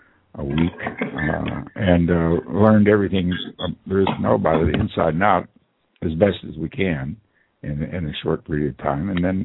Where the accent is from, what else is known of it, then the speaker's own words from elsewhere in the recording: Aliquippa, Pennsylvania, United States; now in Aliquippa, United States; My hometown here in Aliquippa, Pennsylvania, was totally devastated. We had the largest steel mill in the world here, and now it's the largest brownfield in the world.